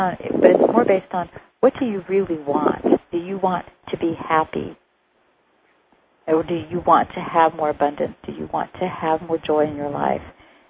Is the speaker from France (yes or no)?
yes; France; And I grew up in France, so I do speak French.